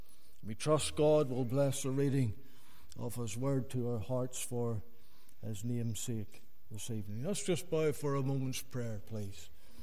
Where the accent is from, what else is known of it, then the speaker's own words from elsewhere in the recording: Ballyhenshin, Northern Ireland, United Kingdom; I was born and bred in Ballyhenshin, County Down. I was raised on a farm, mixed dairy, arable farm.